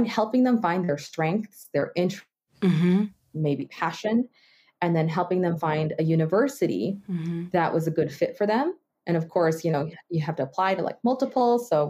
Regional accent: Los Angeles, California, United States; growing up in Los Angeles where it was at home, it was Japanese, and outside of the home, it was all English.

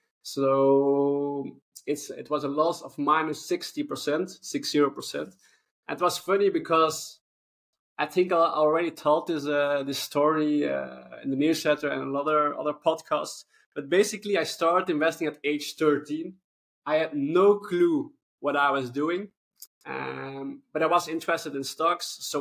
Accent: Belgium; And it was a Belgian company. I'm from Belgium.

